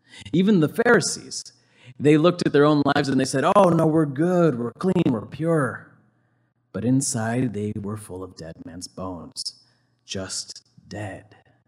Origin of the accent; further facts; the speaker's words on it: Ohio, United States; When I was growing up in Ohio, I was a part of this church